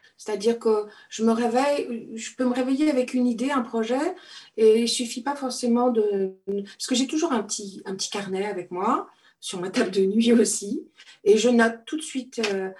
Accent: La Rochelle, Nouvelle-Aquitaine, France; Voilà, je viens de La Rochelle et quand je suis partie, c'était après Xynthia.

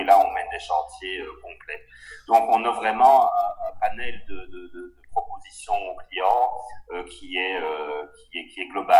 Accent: Belgium; accent: Belgian; C'est mon accent belge peut-être.

